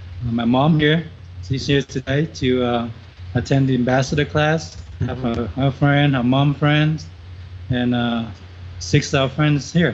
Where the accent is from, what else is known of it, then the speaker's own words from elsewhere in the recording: Texas, United States; Hello, Jim. Yes, I'm from Texas.